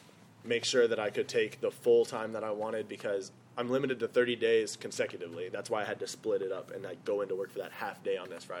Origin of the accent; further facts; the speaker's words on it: Philippines; I'm Filipino, dude.